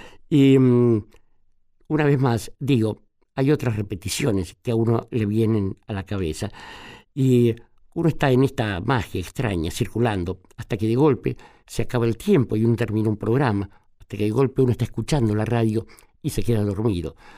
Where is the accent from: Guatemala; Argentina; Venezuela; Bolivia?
Argentina